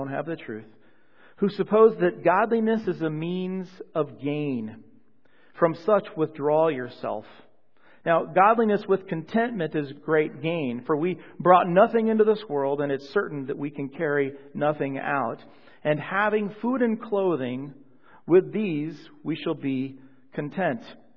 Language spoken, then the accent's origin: English; Colorado, United States; I remember growing up in Colorado, the thought was, you know, how many TVs